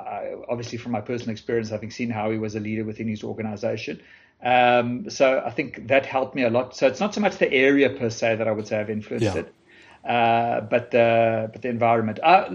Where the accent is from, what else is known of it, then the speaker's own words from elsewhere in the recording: Bloemfontein, Free State, South Africa; For me, I think growing up in Bloemfontein was actually a privilege. I think, first of all, you grow up in a very, I think the Free State at the time was still a little bit innocent in a way.